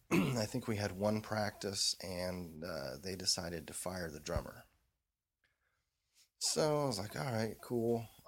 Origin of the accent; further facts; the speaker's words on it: Indiana, United States; from growing up in Indiana, you know, you go see shows at whatever the the big arena or something like